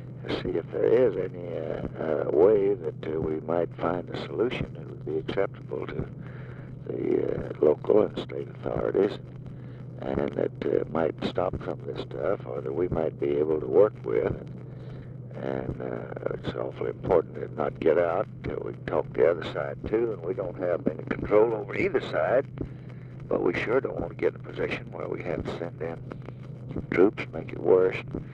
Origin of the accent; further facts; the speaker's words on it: Tennessee, United States; I'm here because I come from Tennessee, and I know the situation.